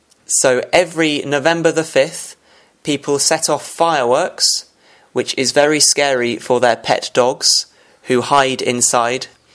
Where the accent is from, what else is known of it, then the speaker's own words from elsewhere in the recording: Oxford, South East England, United Kingdom; I come from Oxford in England.